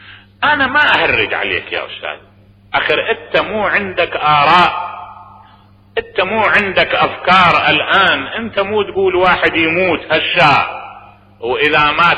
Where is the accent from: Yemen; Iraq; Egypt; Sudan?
Iraq; Najaf, Najaf Governorate; لان انا ابن النجف واعرف النجف